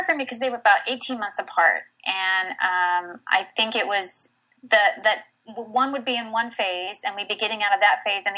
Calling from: Simi Valley, California, United States; I am in Simi Valley, California.

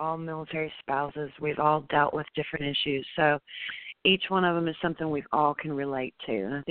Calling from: San Angelo, Texas, United States; I'm calling from San Angelo, Texas. So we're both in Texas.

